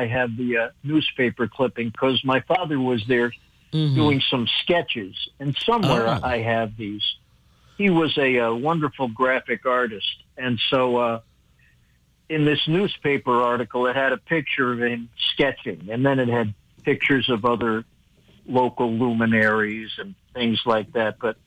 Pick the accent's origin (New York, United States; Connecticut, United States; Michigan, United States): Connecticut, United States; Norwalk; I grew up in Norwalk, Connecticut, and my parents heard about a benefit concert that was being held for the NAACP at Leonard Bernstein's summer home in Fairfield, Connecticut.